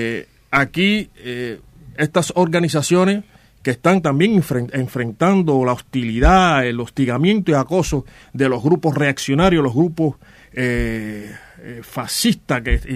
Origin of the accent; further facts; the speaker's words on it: Cuba; now in Spain; los cubanos que formamos parte, somos miembros de Euskadi Cuba